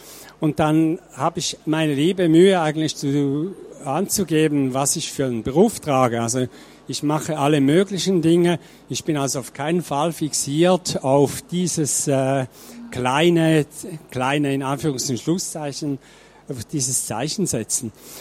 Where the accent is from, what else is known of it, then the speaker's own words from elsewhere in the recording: Zurich, Switzerland; Ich zeige Ihnen trotzdem 5 Bilder von da, wo ich herkomme. Ich lebe und arbeite etwa 10 Kilometer außerhalb von Zürich.